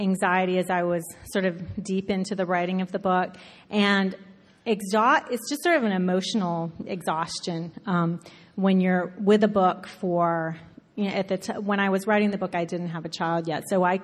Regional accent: Gulf Coast, United States; the beaches I grew up with on the Gulf Coast were just these warm, balmy, you know, yeah.

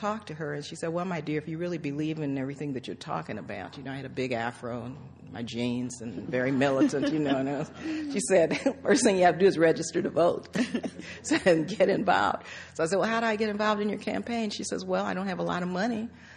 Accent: El Paso, Texas, United States; born there; I was born in El Paso, Texas, segregated El Paso, Texas, where 2% of the population is Black.

